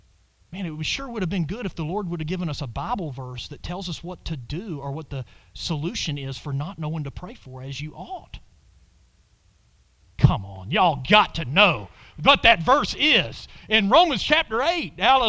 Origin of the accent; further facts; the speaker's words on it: Athens, Georgia, United States; I remember being born and raised in Athens, Georgia.